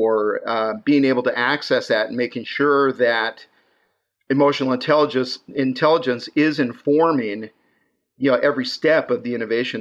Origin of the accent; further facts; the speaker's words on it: Idaho, United States; I'm from Idaho.